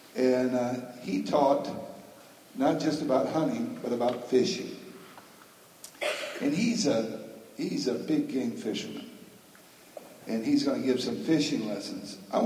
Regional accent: Florida, United States; You see, I was born and raised in Florida.

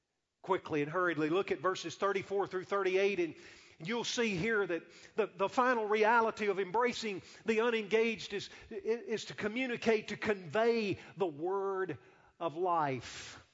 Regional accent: Louisiana, United States; But I'm from Louisiana originally, so it really didn't matter.

